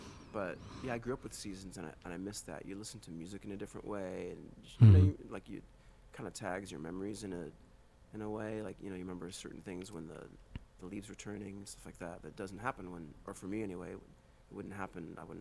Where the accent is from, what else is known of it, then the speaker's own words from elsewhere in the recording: Chicago, Illinois, United States; now in Los Angeles, United States; Yeah, I grew up in Chicago. Went to school in Boston for a couple of years, just to get out of the city, and moved to LA.